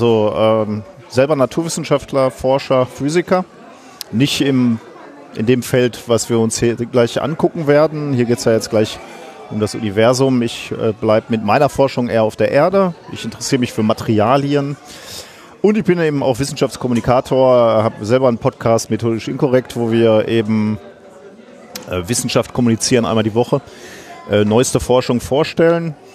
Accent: Gelsenkirchen, North Rhine-Westphalia, Germany; Ich komme aus Gelsenkirchen, bin Schalker vom Herzen.

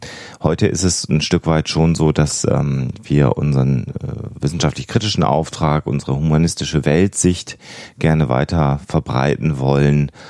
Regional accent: Minden, North Rhine-Westphalia, Germany; moved away as an adult; also born or lived in Münster; now in Hamburg, Germany; Ich komme aus Deutschland, ich lebe jetzt seit über 2 Jahren in Hamburg, habe davor 17 Jahre lang in Münster in Westfalen gewohnt und geboren bin ich im ostwestfälischen Minden, wo ich dann auch entsprechend die ersten 18 Jahre meines Lebens verbracht habe.

